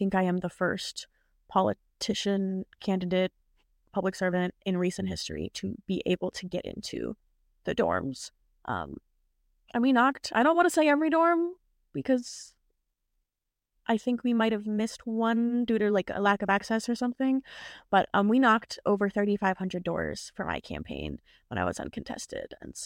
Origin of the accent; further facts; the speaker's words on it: Ohio, United States; also born or lived in Texas; I was born in Texas. I was raised in Ohio